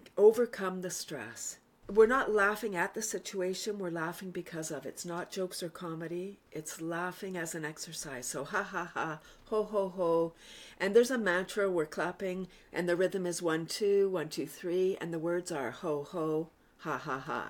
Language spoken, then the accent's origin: English; Toronto, Ontario, Canada; now in Bradford, Canada; I'm from Toronto, but I moved up to Bradford in 93 and bought a house.